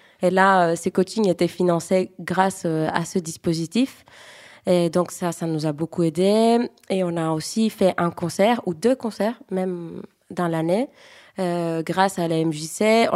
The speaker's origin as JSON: {"language": "French", "country": "Greece", "tie": "born or raised there", "said": "moi, j'ai grandi en Grèce"}